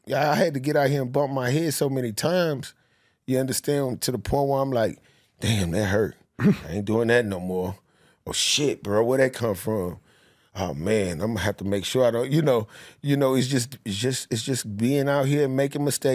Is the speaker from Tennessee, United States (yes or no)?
yes; Nashville, Tennessee, United States; I'm in a room full of people from all over the place or whatever, and I say I'm from Nashville, and at that time, you know, we wasn't as big of a city where we are now.